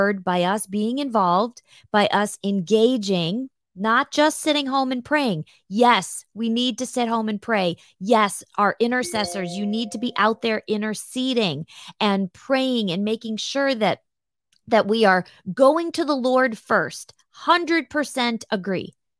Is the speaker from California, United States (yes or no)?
no; Illinois, United States; she is in my home state of Illinois.